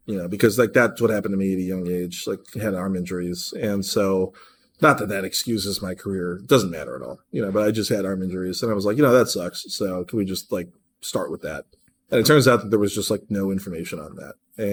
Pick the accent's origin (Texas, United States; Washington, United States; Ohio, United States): Ohio, United States; Cleveland; Yeah, with the Guardians, my hometown team, Cleveland, Ohio.